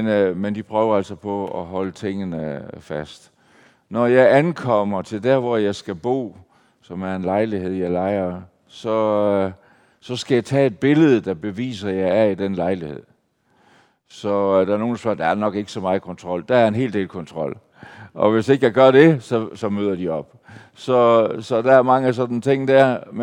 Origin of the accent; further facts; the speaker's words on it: Aalborg, North Denmark Region, Denmark; born there; Og det er altid godt at være her i Aalborg, min fødeby.